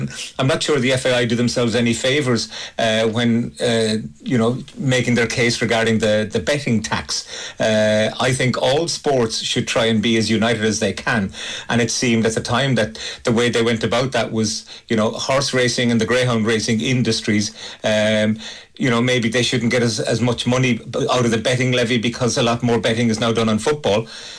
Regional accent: Cork, Munster, Ireland; I'm from Cork. Turner's Cross is about 500 yards away from Musgrave Park.

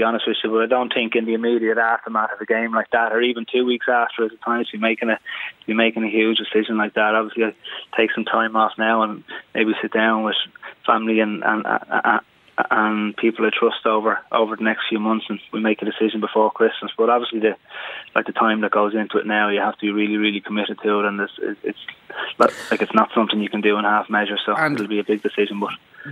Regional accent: Ireland; I was from Ireland

